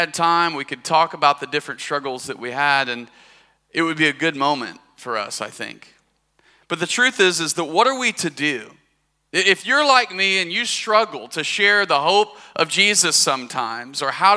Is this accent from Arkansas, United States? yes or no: yes; Arkansas, United States; accent: Arkansas; I am from the South. Some of you may or may not pick up on that. I've lost my Arkansas accent quite a bit. I went to school in the Midwest, so I lost it.